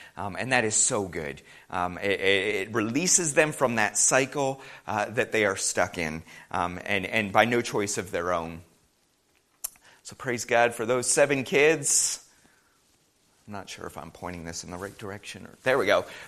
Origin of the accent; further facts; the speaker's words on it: Canada; obviously I'm not from here, I'm from Canada, let's get that out of the way. We have this saying in Canada called the back row Baptists.